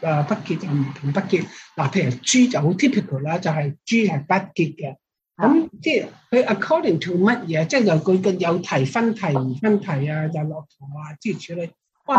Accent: China; 我哋系中国人嚟嘅

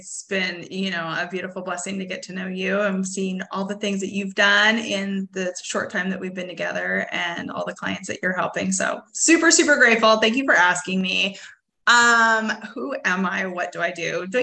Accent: Edmonton, Alberta, Canada; moved away as an adult; now in United States; I grew up in Edmonton, back in the day, 20 years ago. It's so sad that I'm that old, but grew up in Edmonton, Alberta, Canada, very middle-class family.

